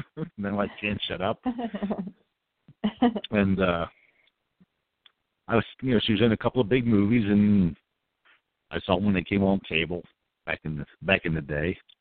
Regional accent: New Jersey, United States; I'm an Italian. I'm from New Jersey.

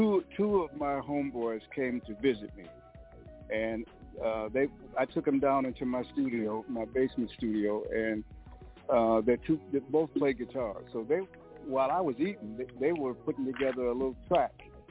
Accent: St. Paul, Minnesota, United States; Well, you know, I came up in what we call the ghetto of St. Paul, which is an area called Rondo Street.

